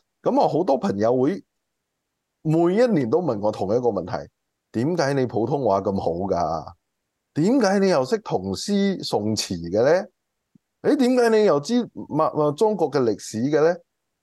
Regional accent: Malaysia; 我係一個馬來西亞人。不過我要點樣解釋呢？馬來西亞係我嘅國家，我係馬來西亞嘅國民，我係一個愛國忠於我國家嘅馬來西亞嘅華人。

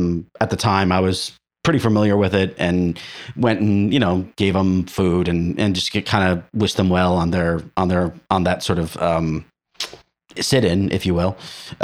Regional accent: Florida, United States; I'm from Florida, and I'm a member of an organization called Dream Defenders

